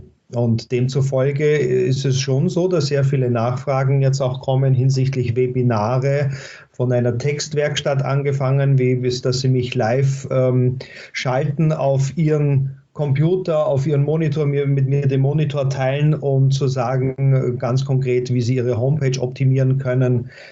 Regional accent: Vienna, Austria; Naja, das wäre für mich als Wiener natürlich naheliegend

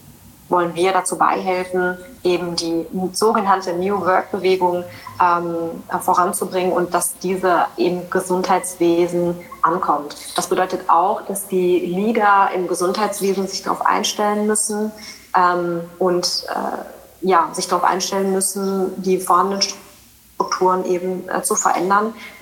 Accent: North Rhine-Westphalia, Germany; now in Saxony, Germany; Ich bin ja ursprünglich nicht wirklich aus Sachsen, sondern ich komme ja aus dem Ruhrgebiet Rheinland

